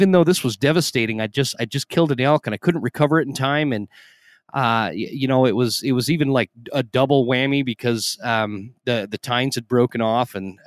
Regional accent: Utah, United States; also born or lived in Idaho; I grew up out west. I grew up in Utah, in Idaho, and big time mule deer hunter and elk hunter.

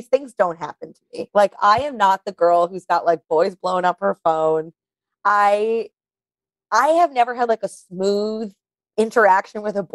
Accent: New York, United States; because I grew up in New York, run into people I know all the time.

